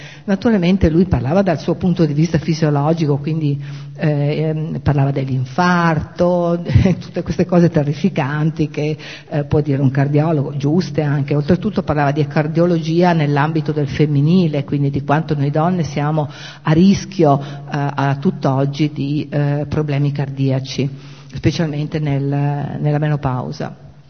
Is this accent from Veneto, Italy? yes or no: yes; Padua, Veneto, Italy; perché per metà sono bolognese, quindi è un pochino terra anche mia, anche se vengo da Padova.